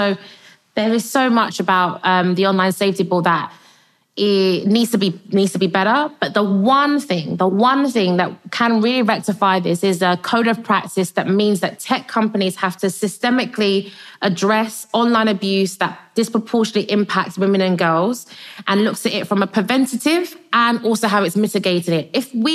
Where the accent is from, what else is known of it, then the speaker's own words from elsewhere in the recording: Nigeria; I'm from Nigeria